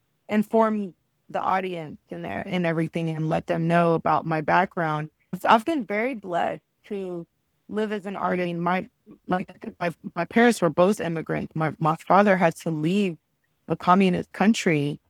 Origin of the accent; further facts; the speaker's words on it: Texas, United States; born there; So I have a Cuban father, I have a Mexican mother, but I am American. I was born here in Texas.